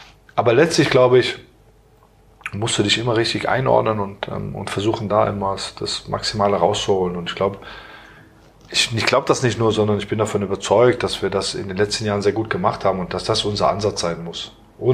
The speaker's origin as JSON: {"language": "German", "town": "Aachen", "region": "North Rhine-Westphalia", "country": "Germany", "tie": "born or raised there", "said": "Oder Aachen kennst du auch gut. Ist ja meine Heimatstadt"}